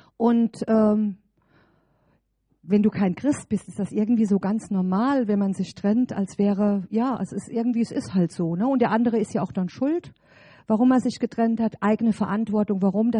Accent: Saarland, Germany; ich komme aus dem Saarland, und meine Eltern sind dann hier in Westerwald gezogen, und da wollte ich auf gar keinen Fall hin, ich wollte nicht hierher. Und ich hatte zu der damaligen Zeit, da war ich erst 17, hatte ich einen Freund im Saarland

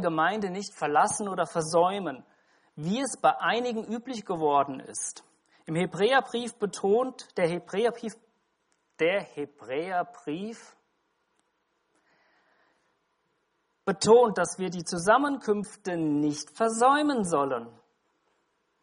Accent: Hesse, Germany; also ich bin ja Hesse, halb Westerwälder

